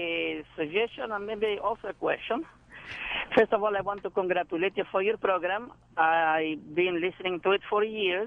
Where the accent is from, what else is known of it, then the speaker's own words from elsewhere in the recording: Palestine; now in United States; I am a 50-year-old immigrant. I am originally from Palestine. And I have been here in the U.S. for over 23 years now.